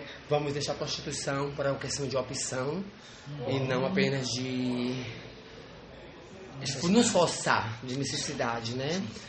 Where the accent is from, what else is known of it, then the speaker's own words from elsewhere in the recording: Salvador, Bahia, Brazil; Não, sou de Salvador.